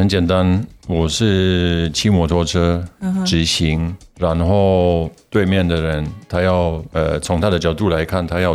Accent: Germany; Chinese is a second language; now in Taiwan; 我不能把我就是身为一个德国人，可能之前习惯在德国交通的一些正常的状况

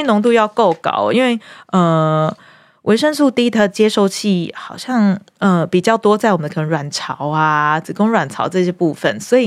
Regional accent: Pingtung County, Taiwan; now in Taipei, Taiwan; 大家知道我是屏东人，我刚从屏东到台北的时候我非常惊讶，

